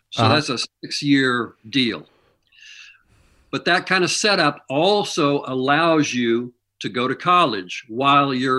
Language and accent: English; Kansas City, Missouri, United States; No, I grew up in Missouri.